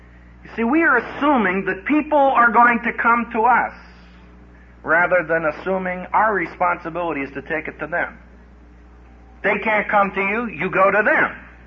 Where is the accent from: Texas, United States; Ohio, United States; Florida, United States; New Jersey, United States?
Texas, United States; You know, I'm from Texas, where the Johnson grass grows tall, and where Southern Baptists flourish.